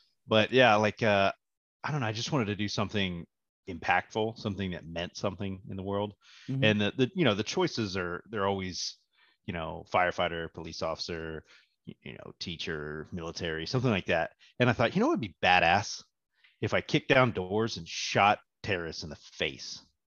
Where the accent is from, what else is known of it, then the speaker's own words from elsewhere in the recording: Houston, Texas, United States; Because I'm from Houston, right? So I wasn't used to the cold.